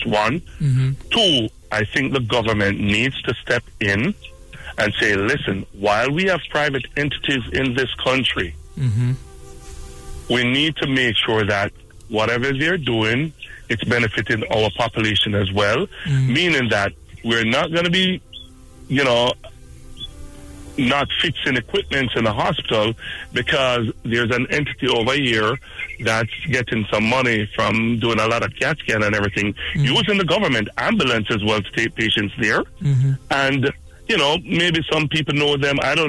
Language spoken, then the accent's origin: English; United States; I'm a diaspora Jamaican. Yeah, I'm here. I'm American. You know, I'm Jam American.